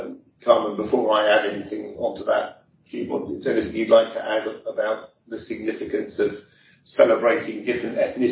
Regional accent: London, United Kingdom; And I grew up in London, where there was bombing going on caused by the IRA

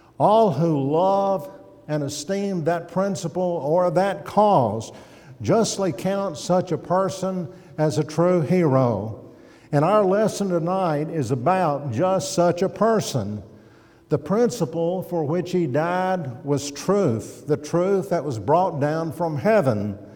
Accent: Madison, United States; almost within sight of the house where I grew up in Madison over there

